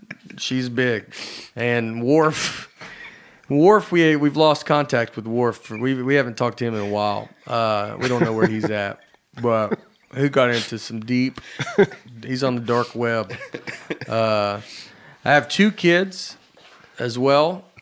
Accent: Old Hickory, Tennessee, United States; born there; I was born in Old Hickory. I had three siblings.

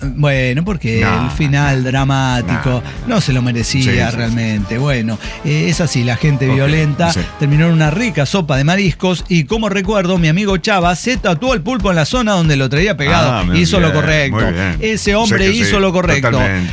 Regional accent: Mexico; ¿Es porque soy mexicano?

